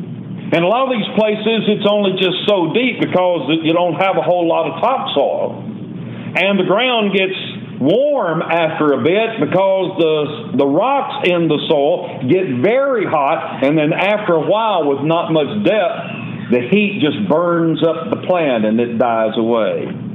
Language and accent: English; Nashville, Tennessee, United States; also born or lived in Huntsville, Alabama; I grew up in Middle Tennessee, was born in Nashville and grew up in those areas, and then graduated high school in Huntsville, Alabama